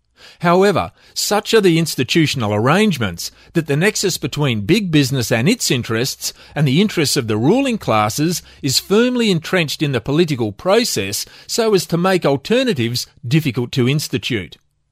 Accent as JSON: {"language": "English", "region": "Queensland", "country": "Australia", "said": "and I'm from Queensland"}